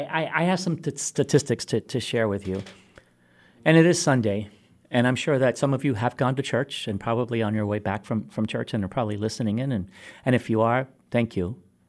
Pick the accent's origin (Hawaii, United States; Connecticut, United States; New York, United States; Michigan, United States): Hawaii, United States; also born or lived in Puerto Rico; I came here from Hawaii, and many times I identify as someone from Hawaii rather than someone from Puerto Rico. I lived in Hawaii longer than I lived in Puerto Rico.